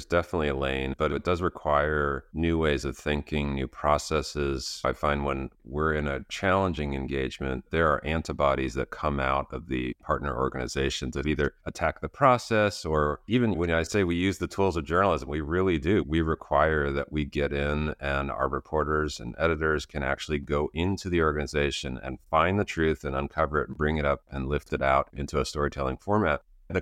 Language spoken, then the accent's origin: English; Tucson, Arizona, United States; born there; I was born in Tucson, Arizona. My dad was a tennis pro, and he was working at the country club there.